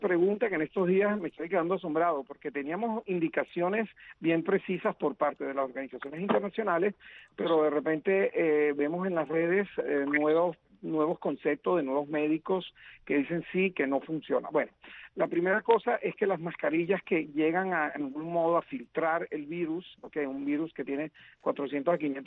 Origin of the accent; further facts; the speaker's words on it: Venezuela; somos venezolanos